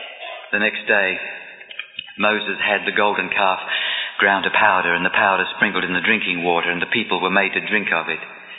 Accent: Australia; He told you I'm from Australia. That's true.

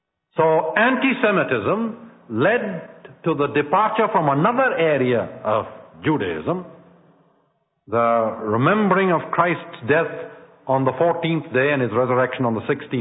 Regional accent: Kolkata, West Bengal, India; born there; My grandfather was born in Burma, colonial. My father was born in Burma. My mother was born in Burma. I was born in Calcutta.

